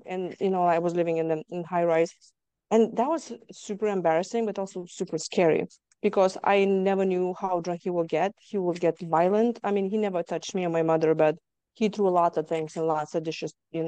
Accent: Lithuania; English is a second language; moved away as an adult; now in Houston, United States; I grew up in Lithuania and now I live in Houston, Texas.

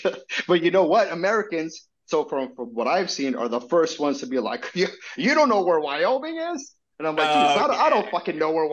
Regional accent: Nicaragua; I've told people like I'm from Nicaragua, and they're like, well damn, like, you don't look African.

